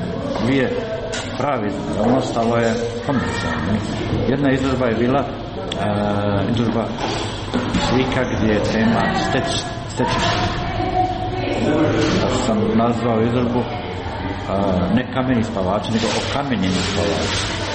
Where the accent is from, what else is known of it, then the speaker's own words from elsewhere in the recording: Tešanj, Federation of Bosnia and Herzegovina, Bosnia & Herzegovina; born there; Meni je Goražde moja domovina. Ja sam rođen u Tešnju, ali Goražde je jednostavno